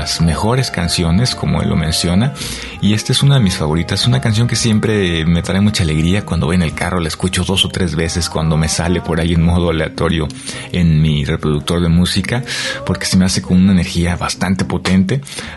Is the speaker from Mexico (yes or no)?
yes; Mexico; para entenderlo como mexicanos, que es de nuestro contexto, que es de nuestra cultura